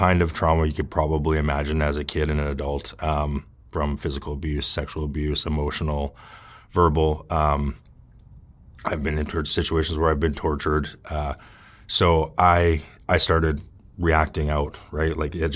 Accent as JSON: {"language": "English", "town": "Kelowna", "region": "British Columbia", "country": "Canada", "tie": "born there", "said": "I was born in Canada, British Columbia, town called Kelowna, small town, very, very, one of the most beautiful places in the world."}